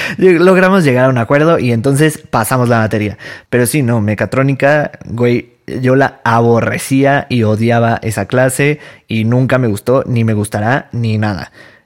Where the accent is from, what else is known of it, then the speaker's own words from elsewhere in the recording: Tulancingo, Hidalgo, Mexico; also born or lived in Puebla; Yo soy foráneo, estudié en Puebla, pero realmente soy de Tulancingo Hidalgo, que es un pueblo muy chiquito, bueno, una ciudad muy chiquita, donde todo el mundo se conoce, o bueno, por lo menos todo el mundo nos conocíamos.